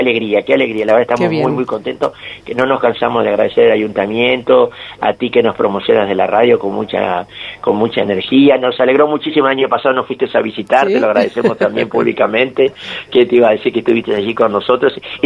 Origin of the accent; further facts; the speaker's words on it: Uruguay; yo vengo de Uruguay